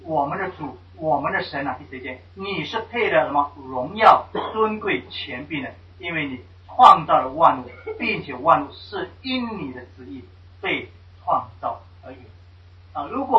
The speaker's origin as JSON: {"language": "Chinese", "country": "China", "said": "那我们中国人呢，就是呢把人呢当作神明来拜"}